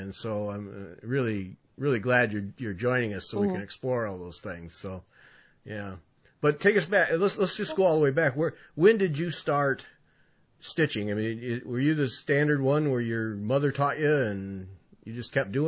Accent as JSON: {"language": "English", "region": "Michigan", "country": "United States", "said": "Okay, now I'm from Michigan, so how do you end up in Petoskey?"}